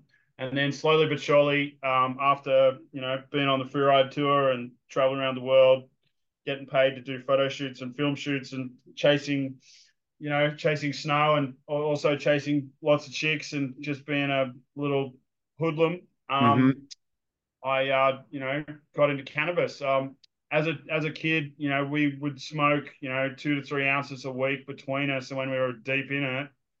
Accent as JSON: {"language": "English", "town": "Sydney", "region": "New South Wales", "country": "Australia", "tie": "born or raised there", "said": "I grew up where I grew up in Sydney. I grew up around a lot of Hinduistic culture, I guess, surfing and kind of, you know, a lot of partying and stuff like that."}